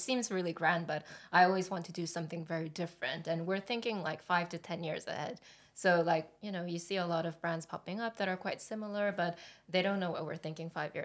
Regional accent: South Korea; also born or lived in United States; I grew up between Korea and the US, as you can tell from my accent.

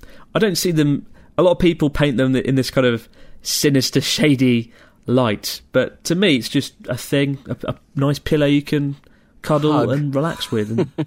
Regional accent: Montreal, Quebec, Canada; I'm 21 years old, and I'm from Montreal, Canada.

